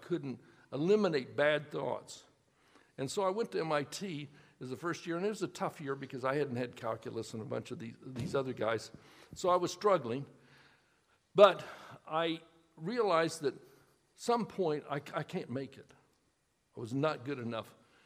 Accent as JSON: {"language": "English", "town": "Emporia", "region": "Kansas", "country": "United States", "tie": "born or raised there", "also_born_or_lived": "Lawrence", "said": "I grew up here in Emporia. I was born in Lawrence, but I grew up here."}